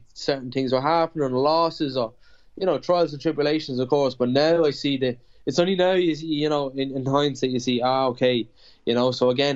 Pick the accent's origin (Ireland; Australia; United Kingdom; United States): Ireland; especially where I grew up in Ireland